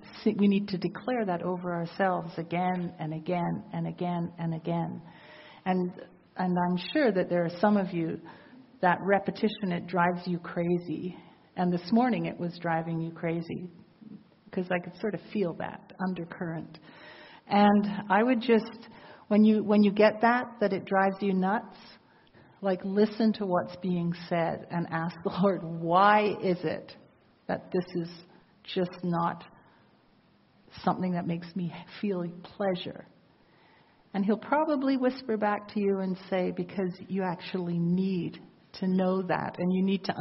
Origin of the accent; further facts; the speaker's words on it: England, United Kingdom; And that's part of who we are as English people.